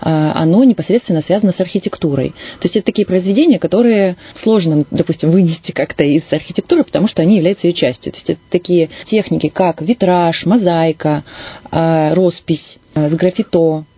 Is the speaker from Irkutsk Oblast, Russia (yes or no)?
yes; Irkutsk, Irkutsk Oblast, Russia; я, во-первых, коренная иркутянка, и, естественно, Иркутск – это мой родной город.